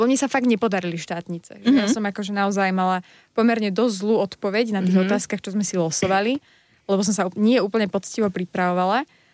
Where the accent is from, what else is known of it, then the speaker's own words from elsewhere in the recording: Púchov, Trenčín Region, Slovakia; ja som z nádherného Považia, z mesta Púchov.